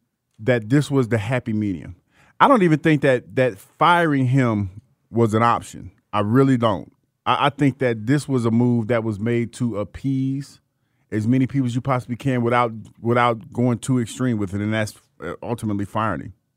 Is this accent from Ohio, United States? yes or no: yes; Ohio, United States; I am from Ohio, and, you know, I did grow up watching the Buckeyes.